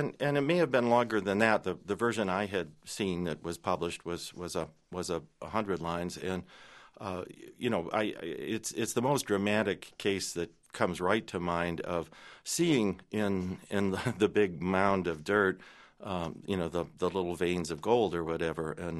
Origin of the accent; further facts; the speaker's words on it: Detroit, Michigan, United States; I grew up in Detroit, and every time I return to the city, that feeling that even if the streets are the same, they're new.